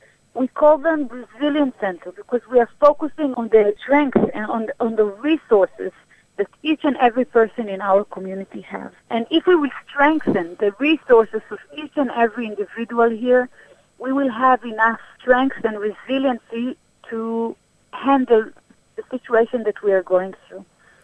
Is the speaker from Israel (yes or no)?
yes; Eshkol, Southern District, Israel; born or raised there; also born or lived in Sinai